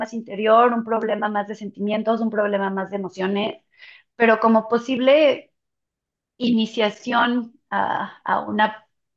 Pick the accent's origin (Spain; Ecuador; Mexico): Mexico; moved away; todo eso lo descubrí cuando me fui de México, desafortunadamente. He regresado a México pocas veces y no he tenido la oportunidad de explorar mucho cervecerías mexicanas